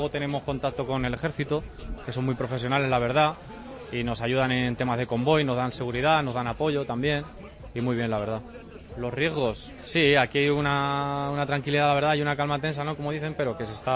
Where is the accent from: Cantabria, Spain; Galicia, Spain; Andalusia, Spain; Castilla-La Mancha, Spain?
Castilla-La Mancha, Spain; Albacete; now in Madrid, Spain; Yo soy natural de Albacete, pero llevo ya 11 años en Madrid.